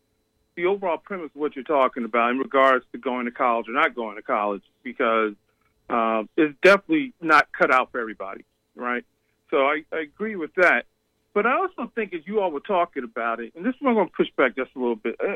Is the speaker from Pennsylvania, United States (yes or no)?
yes; Philadelphia, Pennsylvania, United States; So I heard the same thing growing up in Philadelphia.